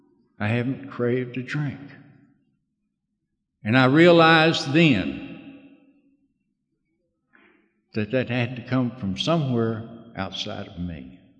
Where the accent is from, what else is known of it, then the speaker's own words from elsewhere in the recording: Orlando, Florida, United States; At the end of that trail, I was in Orlando, Florida, my home state, hometown, in a bar.